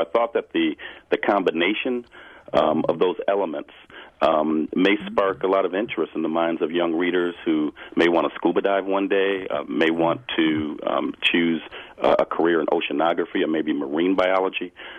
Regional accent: Detroit, Michigan, United States; And I told my mom, you're right, growing up in Detroit

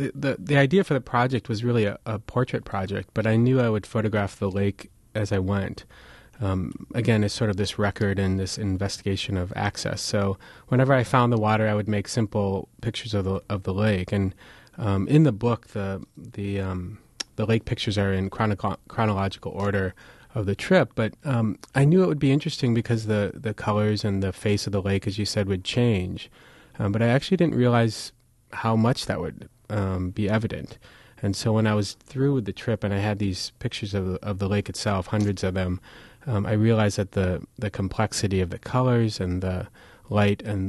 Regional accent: Wauwatosa, Wisconsin, United States; Yeah, I grew up in Wauwatosa, so in the suburbs, really close to Lake Michigan physically.

